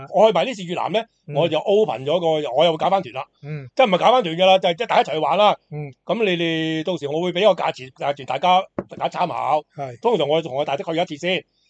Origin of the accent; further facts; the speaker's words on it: Foshan, Guangdong, China; 因為你知我佛山人嚟噶，我年年都要拜山。